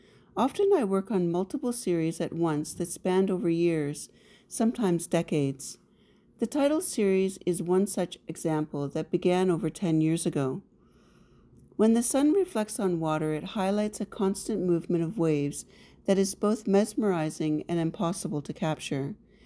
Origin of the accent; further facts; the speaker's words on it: Canada; I'm a Canadian artist based in Toronto